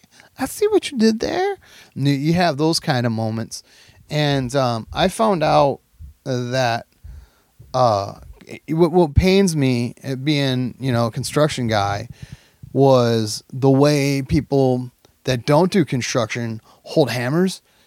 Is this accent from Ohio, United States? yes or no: yes; Fremont, Ohio, United States; forever be faithful to my hometown one in Fremont, Ohio